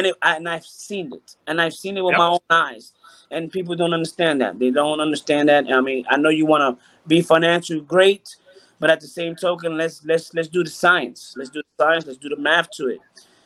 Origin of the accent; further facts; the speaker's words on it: Ponce, Puerto Rico; born there; Where I was born in Ponce, Puerto Rico.